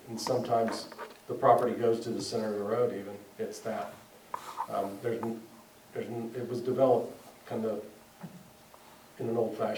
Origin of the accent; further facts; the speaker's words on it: Georgia, United States; accent: Georgia; Good morning, y'all. My Georgia accent.